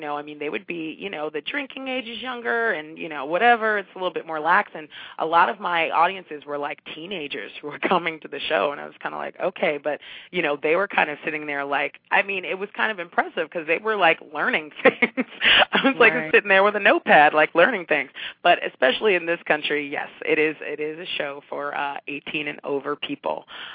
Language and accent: English; Diamond Bar, California, United States; Well, I'm hoping to get out to Los Angeles again because I grew up in Diamond Bar.